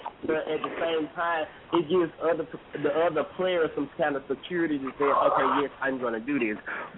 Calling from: Georgia, United States; And I'm calling from Georgia.

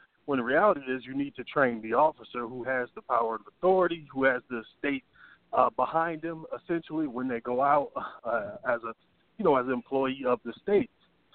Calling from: Atlanta, Georgia, United States; I'm in Atlanta.

